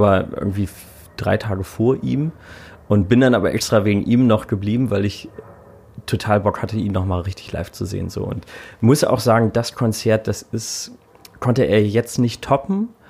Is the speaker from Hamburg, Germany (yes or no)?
yes; Hamburg, Germany; Und Hamburg ist nach wie vor auch meine Lieblingsstadt. So, also einfach meine Heimatstadt.